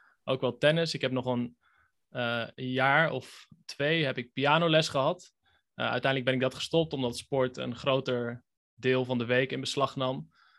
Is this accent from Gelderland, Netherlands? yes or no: yes; Wageningen, Gelderland, Netherlands; Ik ben geboren in Wageningen. Ik heb er 18 jaar gewoond.